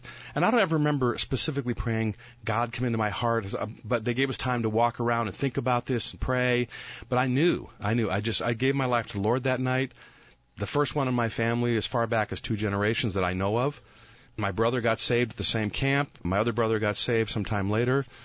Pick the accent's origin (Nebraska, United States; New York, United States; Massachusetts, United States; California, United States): Nebraska, United States; Omaha; I grew up in Omaha.